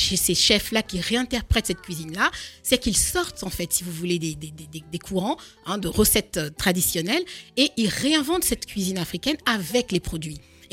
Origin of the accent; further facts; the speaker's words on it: Côte d’Ivoire; moved away as an adult; now in France; je suis d'origine ivoirienne, je suis née en Côte d'Ivoire